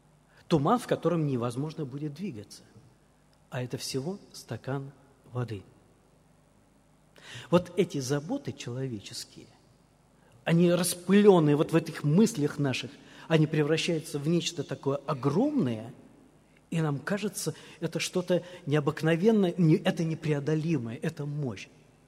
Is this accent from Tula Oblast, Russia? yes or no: no; Orenburg Oblast, Russia; в моем глубоком детстве, мне кажется, лет 5 тогда было, в те времена мое детство проходило в Оренбургской области, в деревне.